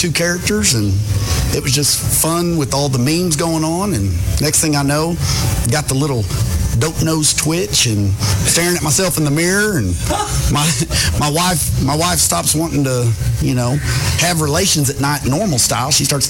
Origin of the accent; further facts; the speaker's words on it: Oklahoma City, Oklahoma, United States; Yeah, well, I'm from Oklahoma City my whole life, and I didn't know there were tigers and zoos down there in Woodinwood.